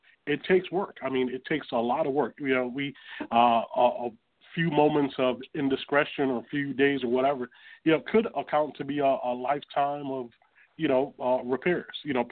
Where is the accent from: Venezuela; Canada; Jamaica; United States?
Jamaica; born there; I'm Jamaican born, and we have a saying